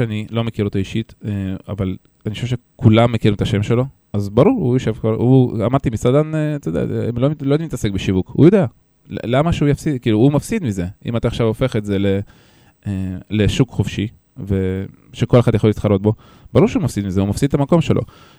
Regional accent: Beersheba, Southern District, Israel; אני באר שבעי במקור

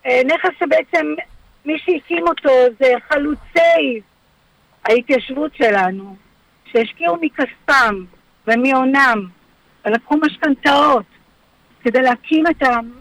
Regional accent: Ra'anana, Central District, Israel; אני גדלתי כילדיי ברעננה.

